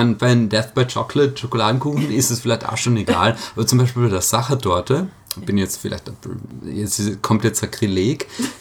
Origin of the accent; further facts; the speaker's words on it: Villach, Carinthia, Austria; weil ich komme aus Villach